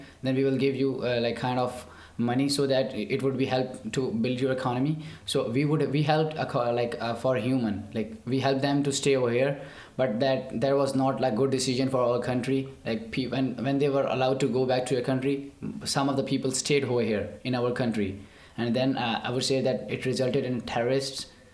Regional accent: Punjab, Pakistan; born there; now in Islamabad, Pakistan; I was born in Punjab, and I presently live in Islamabad, which is the capital city of my country.

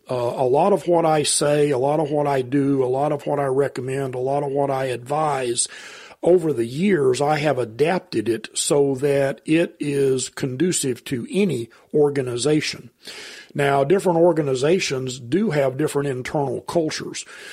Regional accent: Shreveport, Louisiana, United States; In North Louisiana. My parents lived in Shreveport, and I grew up in Shreveport.

